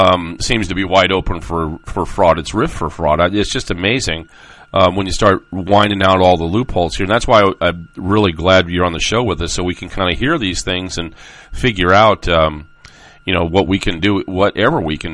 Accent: California, United States; And once they found out I was from California

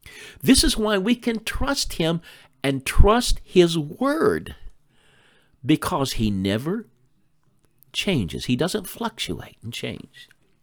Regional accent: United States; I am an American. I've written books about America.

